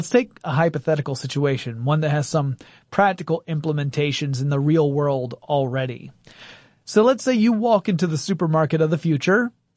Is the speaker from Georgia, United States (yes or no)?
yes; Gainesville, Georgia, United States; whenever I visit my hometown of Gainesville. It's poultry capital of the world